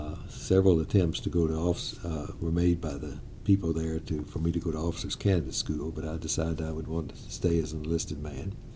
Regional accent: Carlisle, Kentucky, United States; also born or lived in Frankfort; I grew up in Carlisle, Kentucky, except for 4 years in Frankfort, and went to Millersburg Military and then on to University of Kentucky

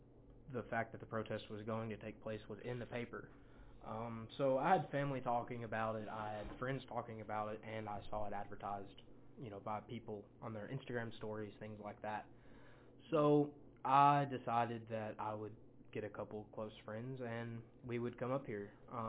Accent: Climax, Kentucky, United States; born there; I'm 21, and I was born in Climax, Kentucky, which is in Rockcastle County.

